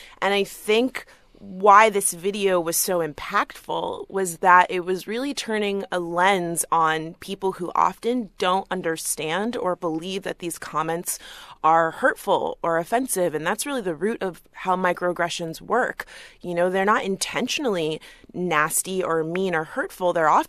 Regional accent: Florida, United States; my experiences growing up in South Florida when I was often in spaces where I was the only Black person

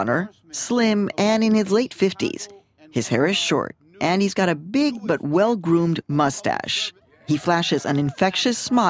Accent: Chicago, Illinois, United States; I grew up in Chicago, but Marlon, you're a New Yorker.

